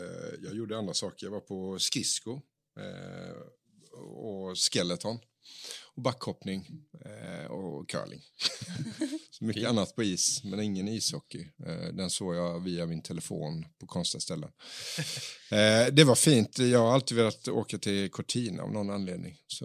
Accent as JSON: {"language": "Swedish", "country": "Sweden", "said": "Nej, vi är från Sverige."}